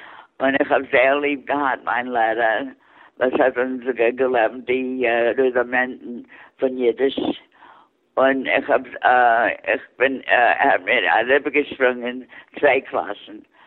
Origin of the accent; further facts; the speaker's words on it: Bronx, New York, United States; also born or lived in Brooklyn; Ich bin geboren geworden in Brooklyn, aber bei jungen Eltern hat die Familie sich übergeklebt in der Bronx. Und ich war in der Bronx, gemacht mein ganzen Leben.